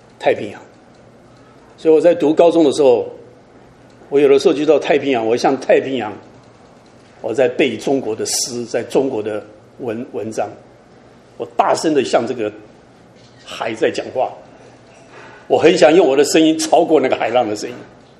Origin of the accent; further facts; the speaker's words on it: Taiwan; 我小的时候在台湾参加的教会